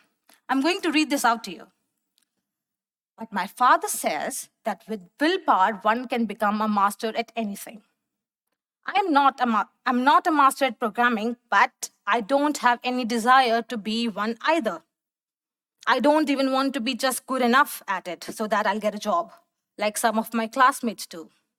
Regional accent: India; moved away as an adult; now in Germany; I'm from India. I graduated from college this year, and I am now a software engineer at Anaconda. And I recently moved to Germany last Thursday.

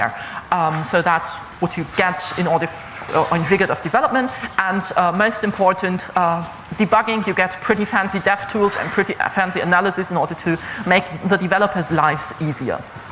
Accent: France; I work in healthcare in Germany, even though I'm from France.

